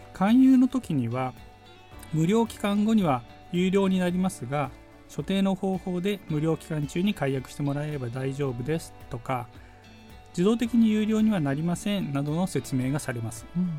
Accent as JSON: {"language": "Japanese", "town": "Nirasaki", "region": "Yamanashi", "country": "Japan", "said": "え、韮崎市の出身です。"}